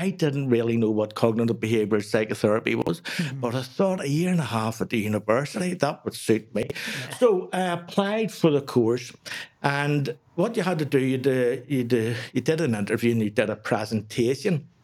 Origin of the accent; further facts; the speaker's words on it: Belfast, Northern Ireland, United Kingdom; I was born not too far from here. I was born in Daphne Street, which is just off the Donegal Road there.